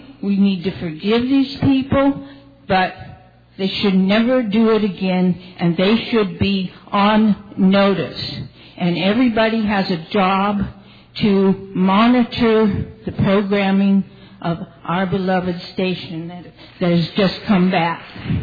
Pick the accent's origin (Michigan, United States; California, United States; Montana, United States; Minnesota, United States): California, United States; Hi. I'm from Orange County, and is there anybody else who is from Orange County?